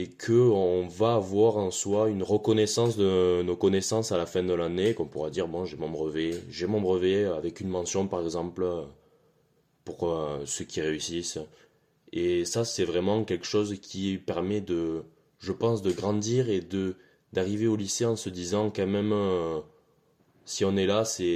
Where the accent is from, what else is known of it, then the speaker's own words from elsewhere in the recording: Pont-de-Salars, Occitanie, France; Je suis de Pont-de-Salars, mais en partant vers Rodez